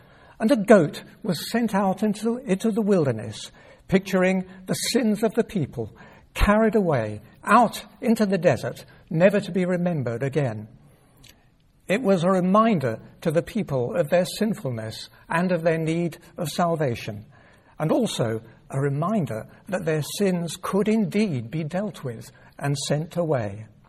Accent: Dorking, South East England, United Kingdom; when I was growing up in Dorking. We had a coal fire and a coal boiler in the kitchen.

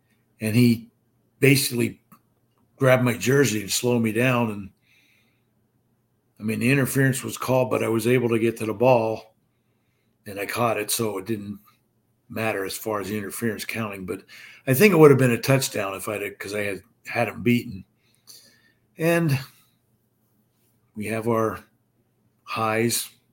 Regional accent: Selinsgrove, Pennsylvania, United States; Did a year at Susquehanna University, which is in Selms Grove, my hometown.

